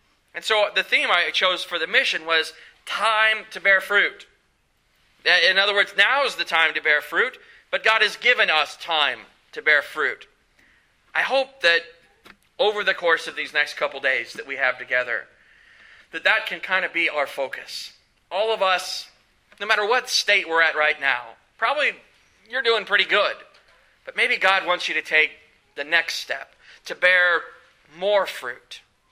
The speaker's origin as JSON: {"language": "English", "region": "Kansas", "country": "United States", "said": "I'm a little biased in this thinking, in that I'm from Kansas. And I went to the University of Kansas"}